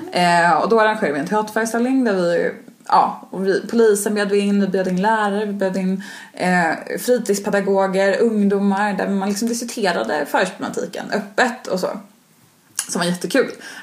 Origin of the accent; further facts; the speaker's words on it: Trollhättan, Västra Götaland County, Sweden; Och jag kommer inte heller från Stockholm, ursprungligen. Utan från en liten stad som heter Trollhättan.